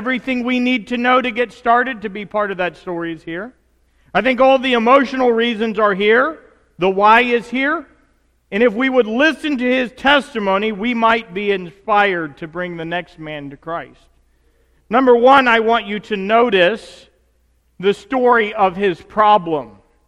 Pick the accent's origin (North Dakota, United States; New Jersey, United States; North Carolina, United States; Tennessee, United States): Tennessee, United States; I grew up in Tennessee, and at 8, 9 years old, I started going to church.